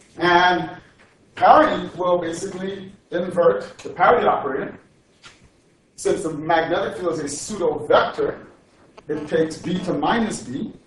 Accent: Bronx, New York, United States; I'm from the Bronx, and we have golf sticks in the Bronx, actually.

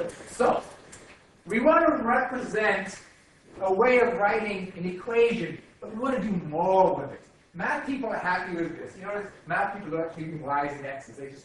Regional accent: India; I'm Indian.

